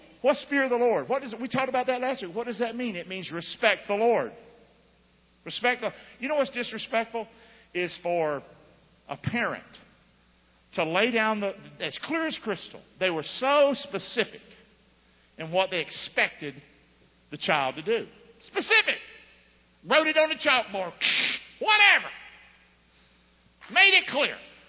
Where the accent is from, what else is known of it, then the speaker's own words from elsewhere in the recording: Rockingham, United States; I'm from Rockingham, so some of the stuff I think ain't right.